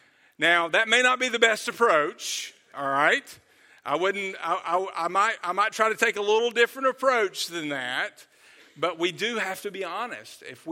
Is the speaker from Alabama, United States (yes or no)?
yes; Birmingham, Alabama, United States; I grew up in Birmingham